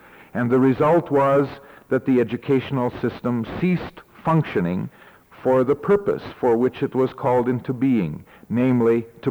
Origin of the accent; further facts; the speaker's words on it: Ohio, United States; I hope it's not only because I come from Ohio that I am pessimistic about public education.